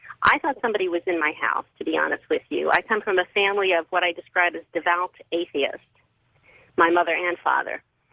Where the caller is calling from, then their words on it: Washington, District of Columbia, United States; I'm calling from Washington, D.C.